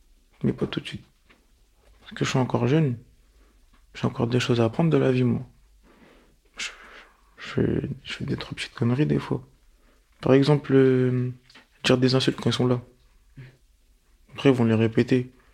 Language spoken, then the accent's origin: French; Mali; now in Paris, France; j'ai 17 ans, bientôt 18, je suis malien, j'habite à Paris, dans le 18e arrondissement